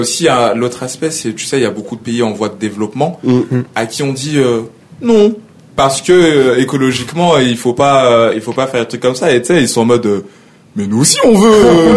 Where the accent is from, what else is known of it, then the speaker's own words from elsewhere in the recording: Lyon, Auvergne-Rhône-Alpes, France; Je viens de Lyon, c'est pareil. C'est une plus petite ville.